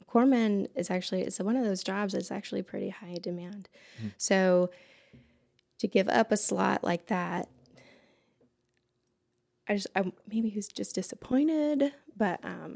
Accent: Fairbury, United States; I grew up in Fairbury, you know, most of my life. But we did move a handful of times as a kid.

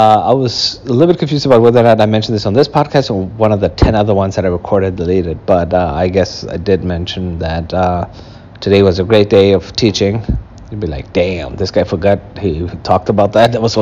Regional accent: Germany; As a matter of fact, I grew up in Germany.

